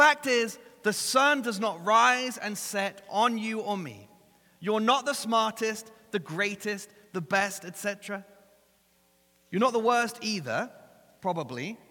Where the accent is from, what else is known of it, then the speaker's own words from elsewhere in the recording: England, United Kingdom; See, growing up in England, and I know this is a bit of a stereotype